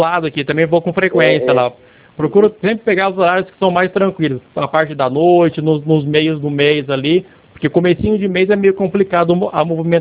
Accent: Dracena, São Paulo, Brazil; now in Lucélia, Brazil; Eu sou aqui de Dracena

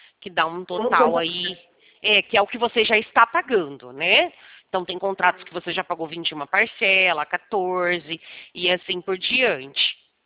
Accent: Americana, São Paulo, Brazil; Eu sou de Americana, do lado de Campinas.

